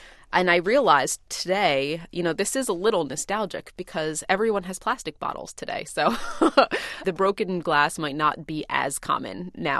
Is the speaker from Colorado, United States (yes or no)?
no; Philadelphia, Pennsylvania, United States; the thing about growing up in North Philly and, you know, a house would burn down or a house would kind of fall apart and be dilapidated.